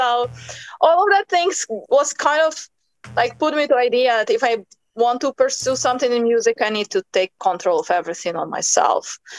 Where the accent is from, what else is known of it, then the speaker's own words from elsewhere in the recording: Ukraine; English is a second language; moved away as an adult; also born or lived in United States / China; now in Spain; was born in Ukraine and raised, and maybe I was like 22. I started traveling as a singer on contract base. So in some moment I met my husband and I moved to US.